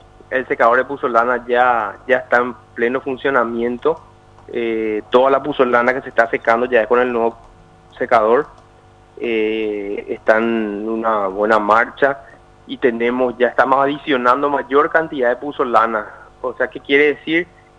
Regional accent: Paraguay; somos todos los paraguayos

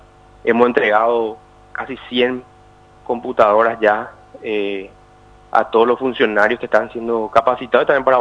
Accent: Paraguay; somos todos los paraguayos

